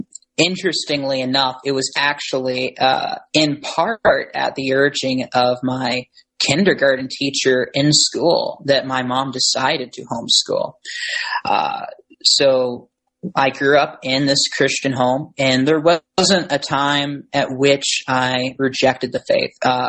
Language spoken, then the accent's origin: English; Houston, Texas, United States; born there; I was born in Houston, and we went to Pastor Joel Osteen's church.